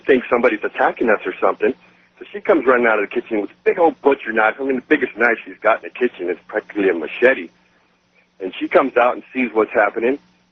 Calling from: San Antonio, Texas, United States; I'm calling from San Antonio, Texas, listening on the big blowtorch, WOAI.

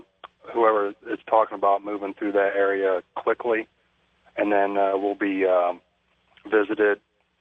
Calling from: Ohio, United States; from Northwest Ohio.

